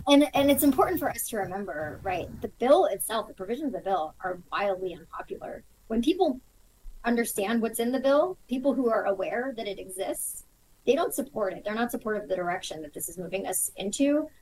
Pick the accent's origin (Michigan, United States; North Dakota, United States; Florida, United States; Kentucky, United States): Florida, United States; when I look at my local news in South, like where I grew up in South Florida